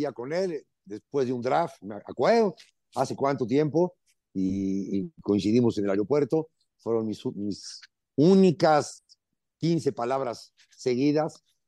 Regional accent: Alvarado, Veracruz, Mexico; Sí, yo soy de Alvarado.

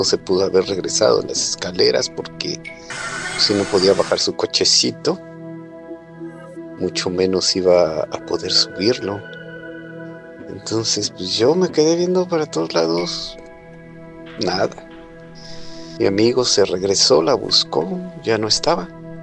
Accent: Mexico; now in Middle East; yo soy de México y me encuentro en Medio Oriente.

